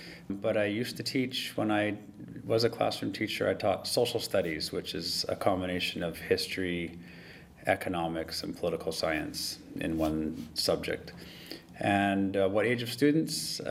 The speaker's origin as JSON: {"language": "English", "region": "Alberta", "country": "Canada", "said": "I'm from Alberta, Canada, and I live in the city of Sherwood Park, and I work in the city of Fort Saskatchewan."}